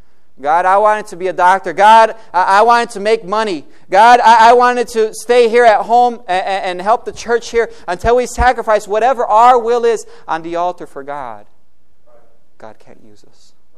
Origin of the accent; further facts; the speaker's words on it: Brazil; And so growing up in Brazil, of course, I naturally grew a love for soccer.